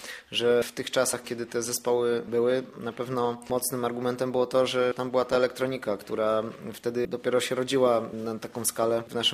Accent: Lesser Poland, Poland; Ani ja nie z miasta, ani ja nie ze wsi, ani ja z miasteczka. Jestem z Gronicka, nie?

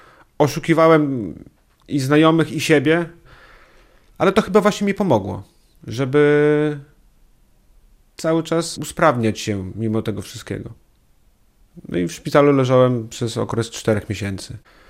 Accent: Białowieża, Podlaskie Voivodeship, Poland; also born or lived in Warsaw; Pochodzę z Białowieży, z Puszczy Białowieskiej.

